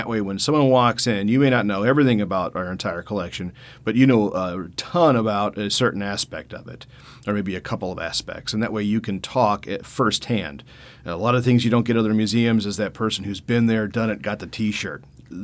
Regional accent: St. Louis, Missouri, United States; also born or lived in Ferguson, United States; growing up in St. Louis, there wasn't a whole lot of opportunity to do that, especially with two blue-collar, you know, parents in Ferguson, Missouri, of all places.

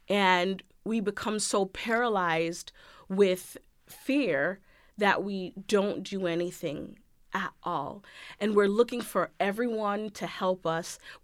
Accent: Florida, United States; now in Rochester, United States; And then after moving here to the city of Rochester, because I'm from Florida

